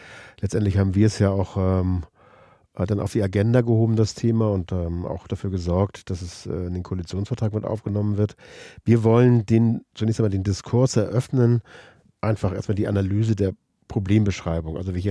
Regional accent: Hamburg, Germany; Nun bin ich Hamburger.

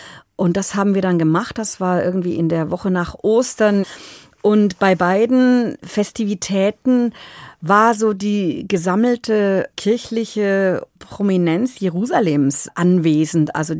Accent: Baden-Württemberg, Germany; eigentlich bin ich in der Nähe von Stuttgart aufgewachsen mit einer pietistischen Prägung

